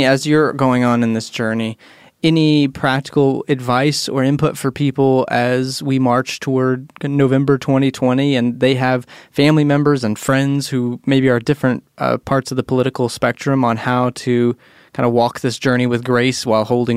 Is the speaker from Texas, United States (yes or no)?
yes; Texas, United States; I'm from Texas and definitely have a lot of family there.